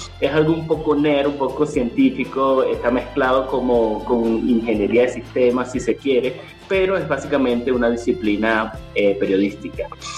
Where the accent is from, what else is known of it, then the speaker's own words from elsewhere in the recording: Venezuela; para mí como venezolano, porque parece que da un círculo